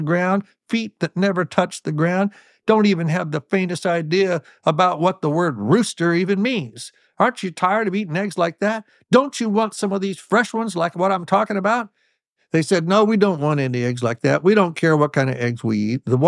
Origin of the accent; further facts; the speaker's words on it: Beech Grove, Indiana, United States; driving up to my mother's house in Beech Grove, where I grew up outside of Indianapolis